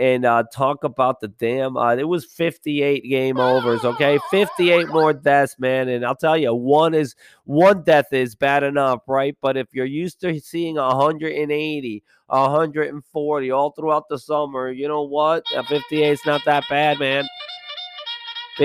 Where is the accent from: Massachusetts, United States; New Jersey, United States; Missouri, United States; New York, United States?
New York, United States; born there; And then we have where I was born in New York.